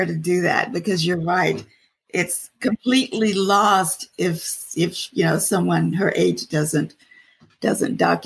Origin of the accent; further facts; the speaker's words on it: North Carolina, United States; being 74, growing up in the South in North Carolina, our family history reads like the history books.